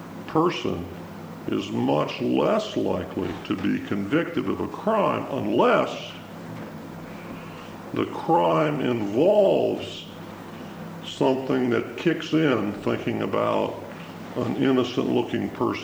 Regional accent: Midwest, United States; I am from the Midwest where there aren't as many as there are in the West Coast.

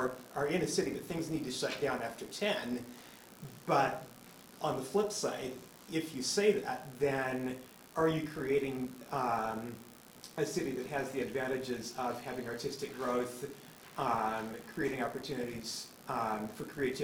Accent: Vancouver, British Columbia, Canada; I'm from Vancouver, BC

